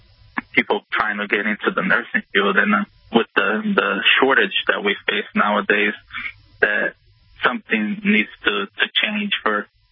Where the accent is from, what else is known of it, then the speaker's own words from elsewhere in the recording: Florida, United States; Yes. I'm a Brazilian background, born and raised in South Florida, though.